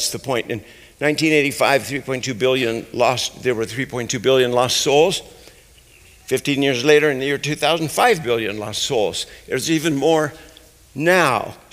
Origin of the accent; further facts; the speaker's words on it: Pueblo, Colorado, United States; I'm from Pueblo, Colorado. That's my Jerusalem.